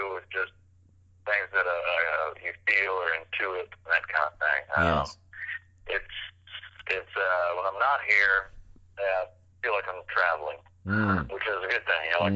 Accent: Louisiana, United States; You know, I grew up in Louisiana, and I just, you know, every time I would visit, I just was more inspired and wanted to get back here and be here.

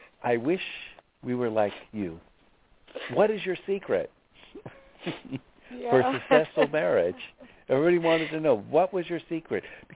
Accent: Long Island, New York, United States; born there; I was born in Long Island.

